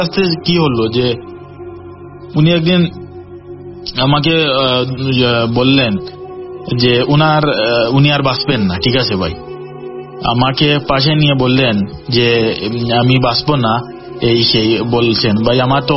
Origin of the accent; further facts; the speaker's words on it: Beanibazar, Sylhet Division, Bangladesh; তো আমার বাড়ি হলো ভাই সিলেটে, সিলেটের বিয়ানীবাজার উপজেলায়, ঠিক আছে।